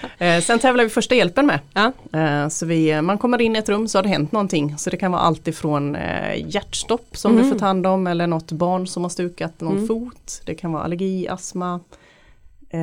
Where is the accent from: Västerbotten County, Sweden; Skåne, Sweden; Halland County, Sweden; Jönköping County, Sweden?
Halland County, Sweden; Halmstad; Jag kommer ju från Halmstad då